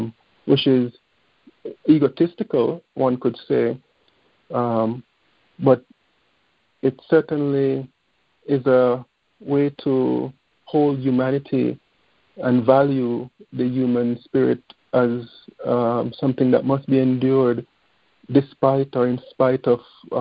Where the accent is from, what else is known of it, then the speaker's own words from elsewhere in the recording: Jamaica; I am a Jamaican